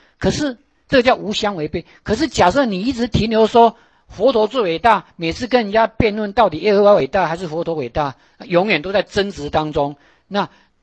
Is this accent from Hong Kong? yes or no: no; Taiwan; 我们中国人读章回小说共同的经验。我们大家读过《封神榜》，《封神榜》里面的道家，什么洪都道人啊、太乙真人啊，我小时候有读了哈。